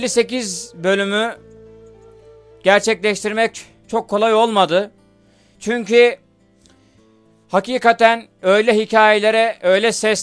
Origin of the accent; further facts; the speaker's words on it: Soma, Manisa, Turkey; Bugün mikrofonlar memleketim Manisa Soma'da.